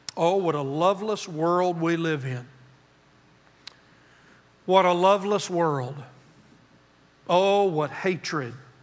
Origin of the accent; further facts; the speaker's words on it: Oklahoma, United States; I grew up in Oklahoma, around a lot over there, lots of cattle people.